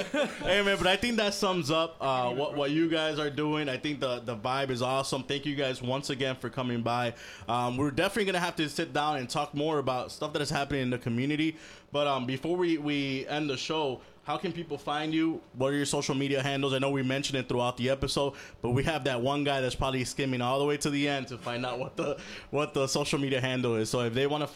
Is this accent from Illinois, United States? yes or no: yes; Chicago, Illinois, United States; I grew up around the Logan Square community. The Logan Square is different from the Logan Square I grew up in.